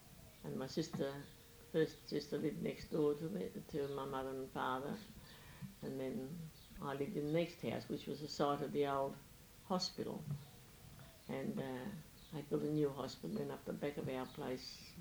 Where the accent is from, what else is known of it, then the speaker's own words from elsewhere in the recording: Regentville, New South Wales, Australia; born there; And I was born at Regentville. I am married, a widow, and I am an Australian